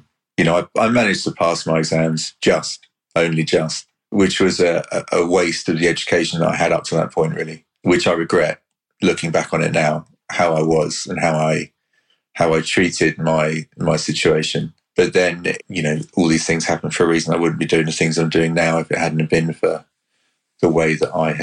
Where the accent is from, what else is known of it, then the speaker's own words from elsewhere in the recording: South East England, United Kingdom; I grew up in the Hampshire countryside. I went to an amazing school, or three amazing schools in the Hampshire area.